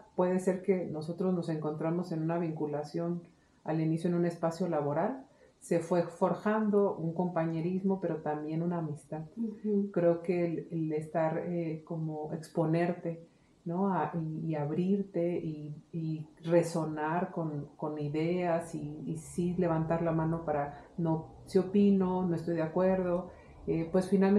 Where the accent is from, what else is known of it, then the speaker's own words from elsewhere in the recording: Mexico City, Mexico; born there; yo nací en la Ciudad de México